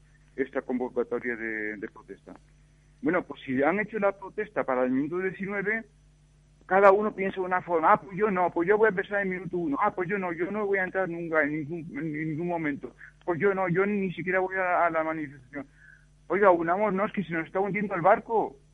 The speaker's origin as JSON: {"language": "Spanish", "region": "Valencian Community", "country": "Spain", "said": "Yo soy valenciano y valencianista toda mi vida"}